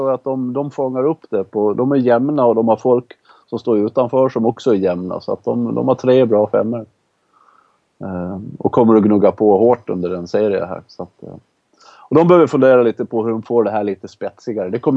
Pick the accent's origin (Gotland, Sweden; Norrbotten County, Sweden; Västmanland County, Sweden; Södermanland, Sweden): Gotland, Sweden; born there; eftersom jag är född på Gotland